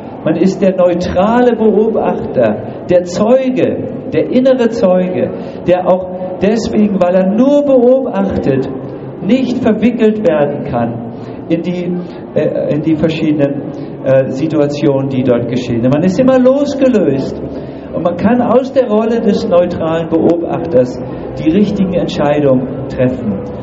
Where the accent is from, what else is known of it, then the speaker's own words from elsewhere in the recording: Hamburg, Germany; accent: Hamburg; ich wurde immer als Hamburger angekündigt, jetzt darf ich auch mal Hamburgisch sprechen.